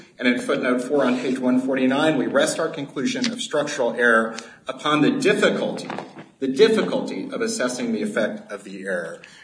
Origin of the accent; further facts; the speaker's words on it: Kansas, United States; It was a stain on my home state of Kansas